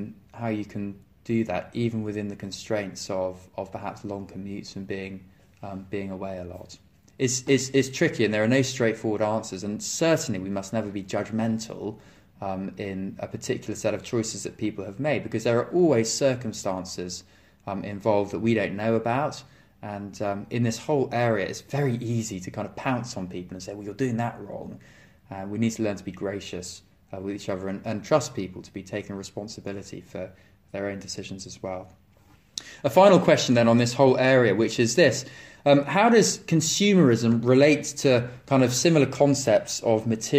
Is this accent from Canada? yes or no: no; United Kingdom; We get awkward talking about anything deep and meaningful as British people.